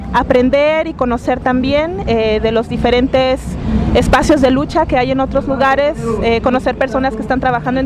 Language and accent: Spanish; Oaxaca, Mexico; Bueno, yo vengo de Oaxaca, en el sur de México